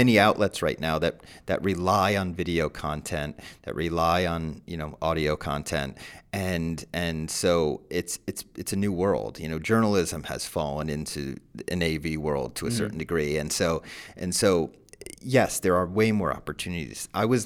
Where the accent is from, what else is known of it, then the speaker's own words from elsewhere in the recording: New Jersey, United States; I'm also from Jersey.